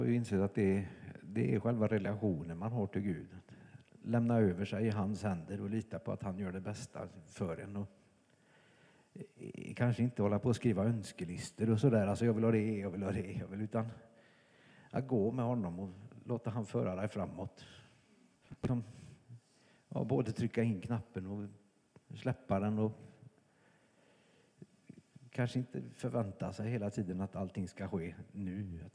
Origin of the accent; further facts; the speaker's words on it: Gothenburg, Västra Götaland County, Sweden; Ja, nej, men jag kommer från Göteborg